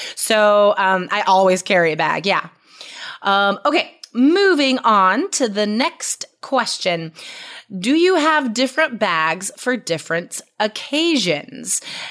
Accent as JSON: {"language": "English", "country": "United States", "said": "maybe because I'm an American or I live in Portland, Oregon"}